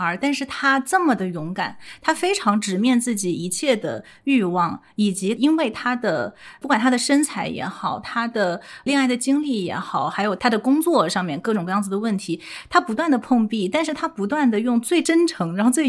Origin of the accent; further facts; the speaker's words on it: Nanjing, Jiangsu, China; 因为我必须要说我作为一个对吧，我在南京长大的一个独生女